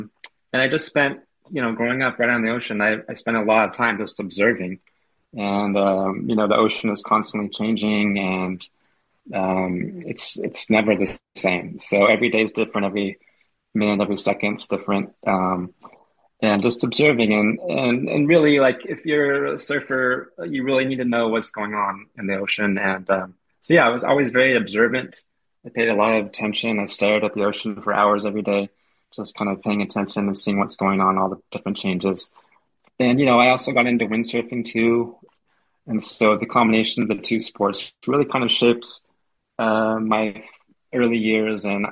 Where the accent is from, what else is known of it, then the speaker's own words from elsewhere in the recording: San Diego, California, United States; So I was lucky enough to grow up near or right on the beach in my formative years, my childhood years.